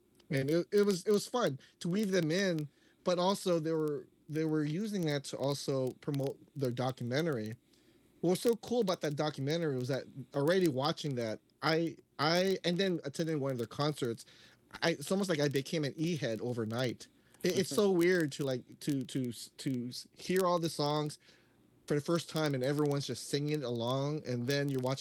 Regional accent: Daly City, California, United States; my connection with the mobile DJ scene is because I grew up in Daly City.

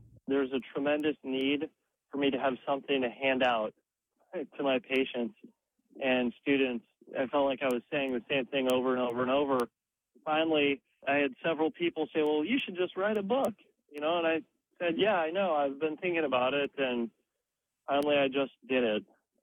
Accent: Appalachia, United States; I'm an Appalachian root doctor who went to medical school. What that means really is that I grew up traditionally on a self-sustaining farm in rural Appalachia and learning traditional Appalachian root doctoring.

